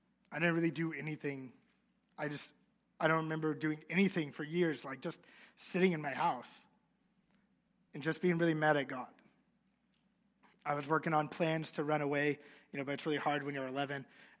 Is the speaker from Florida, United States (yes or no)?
no; Des Moines, Iowa, United States; And growing up in Des Moines, all of my family and my cousins were there every Sunday after church.